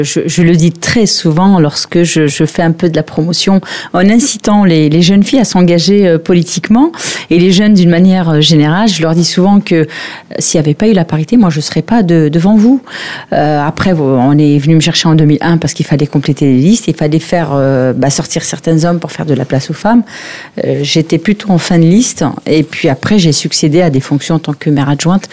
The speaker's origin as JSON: {"language": "French", "region": "Grand Est", "country": "France", "lives_now": "Val-d'Oise, France", "said": "Avant d'être valdoisienne, je suis aussi lorraine de cœur. Je viens de la Moselle."}